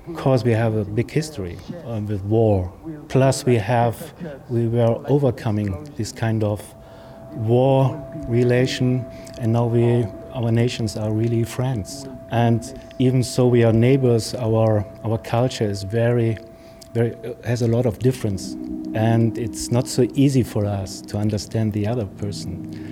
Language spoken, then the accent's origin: English; Germany; from Germany, and I'm a visual artist.